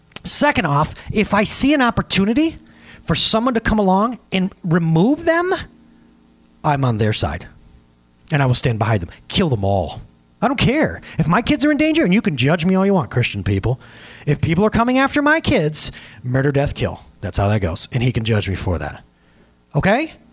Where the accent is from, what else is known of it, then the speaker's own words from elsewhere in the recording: Norfolk, United States; I graduated from Norfolk, just right down the road. I love the fact that I get to do this job in my hometown.